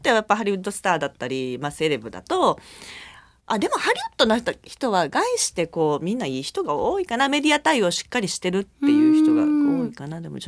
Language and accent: Japanese; Kobe, Hyogo, Japan; もう神戸生まれの神戸育ち。